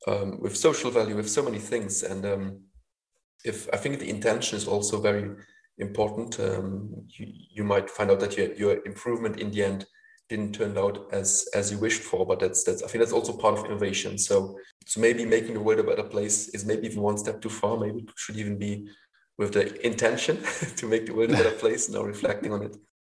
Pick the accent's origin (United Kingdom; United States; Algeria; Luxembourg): Luxembourg; first language Luxembourgish; English is a second language; now in Netherlands; Then, Luxembourg is quite a national hub, so you're basically forced almost to learn at least French, and then German is very close, obviously, then to our mother tongue.